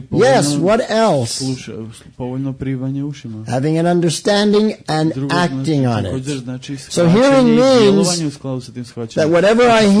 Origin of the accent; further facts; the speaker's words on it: England, United Kingdom; born there; also born or lived in Canada; I am not American, okay? I was born in England. And educated in Canada.